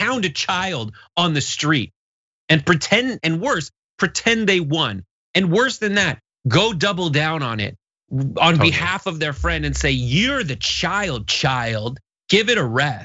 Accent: Florida, United States; I'm from Florida and I'm going to Wyoming where they have weather.

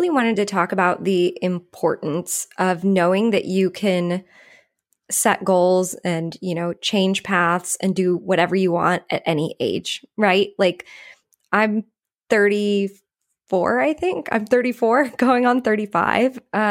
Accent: Hawaii, United States; I grew up in Hawaii. I was one of very few white kids.

